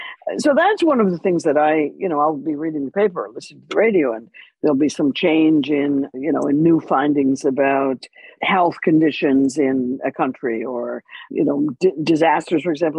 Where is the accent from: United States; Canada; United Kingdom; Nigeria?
Canada; I'm Canadian, so I did know about the Bay of Fundy